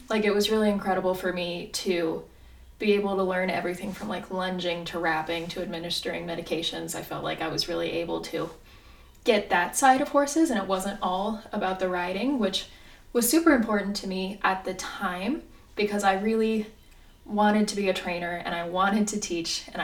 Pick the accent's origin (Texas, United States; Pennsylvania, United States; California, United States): California, United States; Oakland; So I started riding when I was about 7 or 8, and I was born and raised in Oakland.